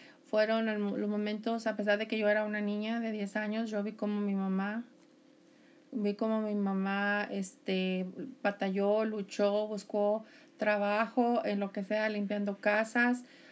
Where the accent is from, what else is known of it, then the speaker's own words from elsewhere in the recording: Guadalajara, Jalisco, Mexico; also born or lived in Saltillo; now in United States; Okay, yo vengo de Guadalajara, Jalisco, México.